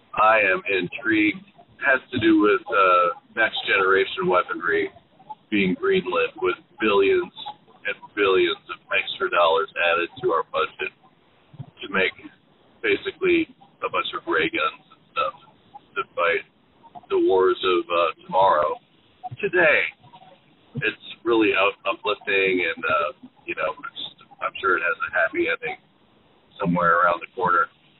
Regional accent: Illinois, United States; I'm from Central Illinois on my way to work.

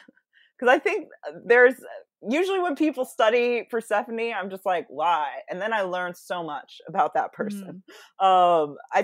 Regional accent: Seattle, Washington, United States; not just because it was set where I grew up in Seattle and the peninsula.

